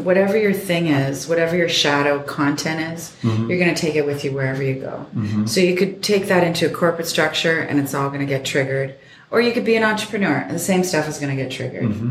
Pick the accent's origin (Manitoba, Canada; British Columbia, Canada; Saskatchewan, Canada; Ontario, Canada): British Columbia, Canada; Vancouver; you know, I'm from Vancouver